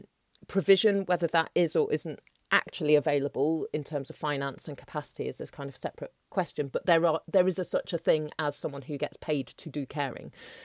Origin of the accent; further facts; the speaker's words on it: North West England, United Kingdom; now in London, United Kingdom; I grew up in Cheshire and she was living in Greater Manchester, and I'd moved to Cambridge for uni and then London because I was going out with a man who is now my husband who lived in London.